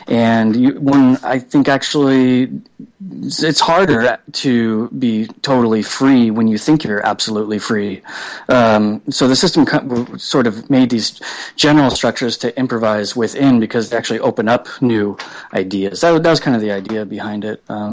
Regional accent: Eureka, California, United States; also born or lived in Santa Cruz / San Francisco; I grew up in Humboldt County, actually, in Eureka, California.

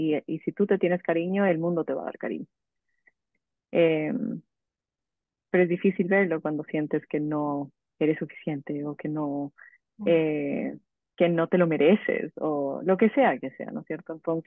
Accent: Quito, Pichincha, Ecuador; nací y crecí en Quito, en la capital, pero crecí en el Valle de los Chillos, que es justamente en uno de los valles que va de costado. Y crecí en el campo, rodeada de eucaliptos y verde

